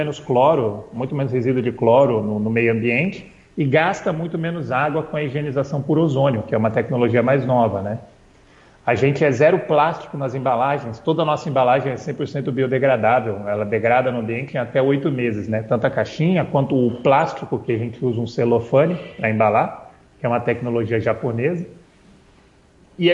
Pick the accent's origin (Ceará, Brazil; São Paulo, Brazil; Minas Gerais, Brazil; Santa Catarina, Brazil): São Paulo, Brazil; now in Farroupilha, Brazil; foi bem na época que a gente veio de São Paulo para o Rio Grande do Sul, para morar em Farroupilha, né?